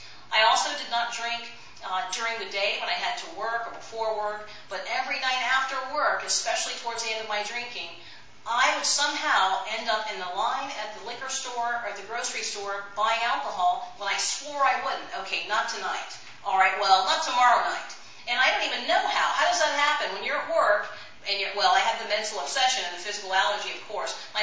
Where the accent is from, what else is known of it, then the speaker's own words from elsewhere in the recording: Florida, United States; I grew up in Florida. … lives there